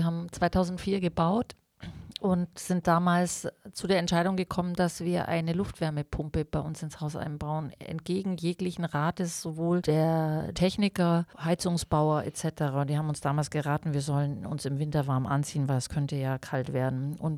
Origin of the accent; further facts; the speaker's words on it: Sonthofen, Bavaria, Germany; Es wurde ja mal diskutiert, ich bin in Sonthofen aufgewachsen.